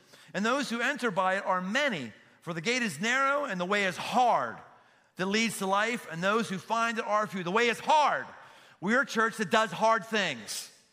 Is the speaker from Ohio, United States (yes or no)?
yes; Cincinnati, Ohio, United States; I live in Cincinnati, my hometown, love Cincinnati.